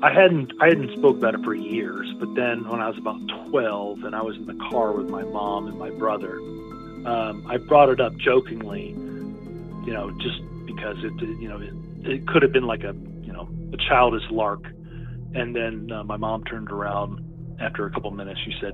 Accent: Florida, United States; from Florida, and this is my story.

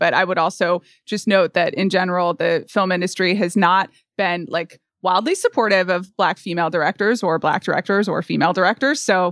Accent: United States; that's another place that I, as an American can't get

